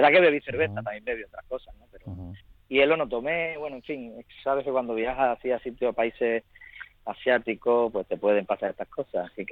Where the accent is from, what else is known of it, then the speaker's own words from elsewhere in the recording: Málaga, Andalusia, Spain; Y mira que yo aguanto el calor, que soy de Málaga.